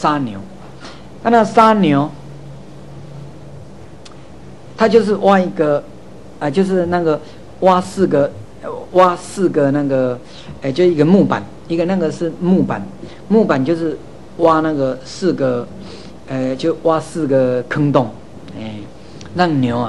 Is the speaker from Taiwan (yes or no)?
yes; Taiwan; 所以我们台湾人说啊